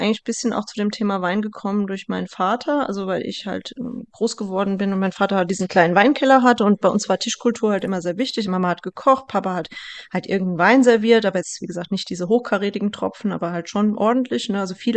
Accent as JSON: {"language": "German", "town": "Bad Camberg", "region": "Hesse", "country": "Germany", "lives_now": "Stuttgart, Germany", "said": "meine Heimat ist schon auch Stuttgart, aber ich komme aus Bad Camberg und wenn ich nach Hause fahre, also nach Hessen"}